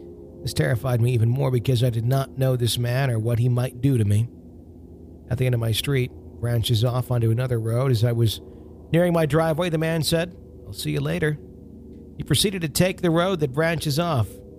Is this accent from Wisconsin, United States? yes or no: yes; Wisconsin, United States; But there's a newspaper from my home state of Wisconsin, from where my grandparents are from, in Black River Falls.